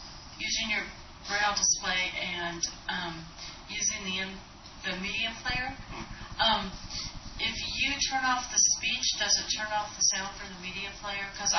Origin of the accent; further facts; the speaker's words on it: Portland, Oregon, United States; from Portland, Oregon.